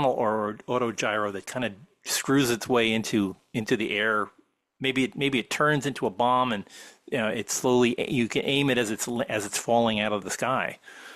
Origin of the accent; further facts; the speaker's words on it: Elizabeth, New Jersey, United States; I grew up in Elizabeth, New Jersey, across the river from New Yor